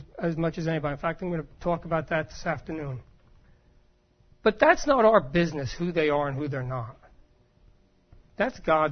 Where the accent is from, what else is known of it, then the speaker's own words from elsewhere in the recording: New Jersey, United States; Okay, we're from North Jersey, and we're basically the same as Long Island.